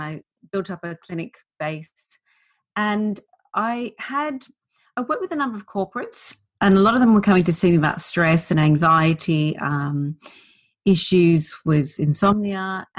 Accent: Australia; also born or lived in London; I am Australian, and I live in Melbourne now. But I lived in London for 22 years. So, and I've only been back in Melbourne just over a couple of years. So I feel kind of half British and half Aussie.

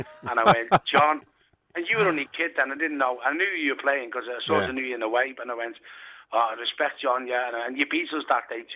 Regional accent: Speke, North West England, United Kingdom; I'm from Speak, me originally, lad.

